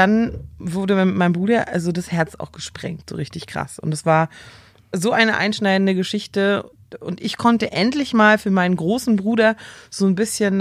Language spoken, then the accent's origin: German; Baden-Württemberg, Germany; Ich komme ja auch aus der Kleinstadt, aus dem Südschwarzwald